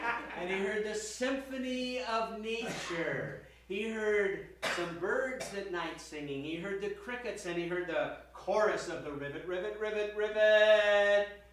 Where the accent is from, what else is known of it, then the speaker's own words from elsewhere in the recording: Spokane, Washington, United States; because I was raised in Spokane, Washington, where there is no ocean, obviously